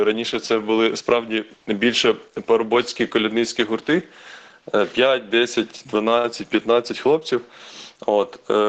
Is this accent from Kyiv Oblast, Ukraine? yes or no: yes; Boryspil, Kyiv Oblast, Ukraine; Я, наприклад, виріс і народився в Борисполі.